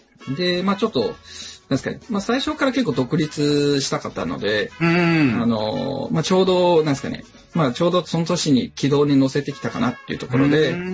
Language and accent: Japanese; Xinyang, Henan, China; Japanese is a second language; moved away as an adult; also born or lived in Osaka; now in Japan; 私、はい、中国の信陽っていうところ出身なんですけど、